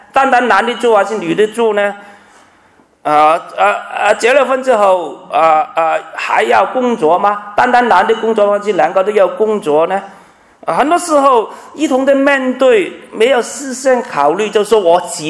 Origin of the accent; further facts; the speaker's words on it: Guangdong, China; first language Cantonese; Chinese is a second language; 真是我们广东话就是我们吃盐巴比你吃饭还要多，我这普通话怎么讲我不知道